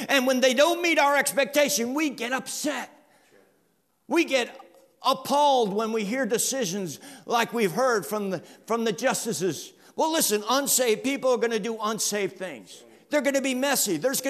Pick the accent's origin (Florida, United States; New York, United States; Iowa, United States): Florida, United States; I'm thinking I'm from South Florida. I don't know what it's like in St. Joe, but South Florida, if it sprinkles or rains a little bit